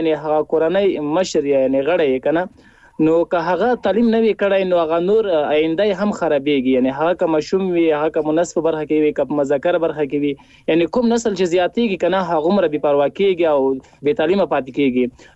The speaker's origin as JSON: {"language": "Pashto", "town": "Ahmadkhel", "region": "Paktia", "country": "Afghanistan", "said": "هم له پکتیا احمد خیر څخه."}